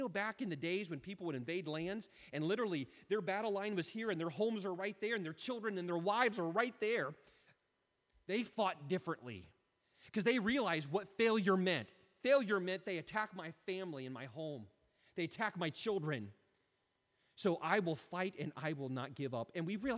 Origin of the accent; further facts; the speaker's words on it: United States; I'm American, not Russian.